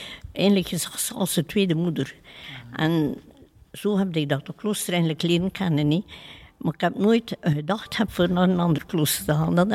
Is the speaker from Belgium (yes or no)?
yes; Nieuwpoort, West Flanders, Belgium; Van aan de kust, van Niepoort.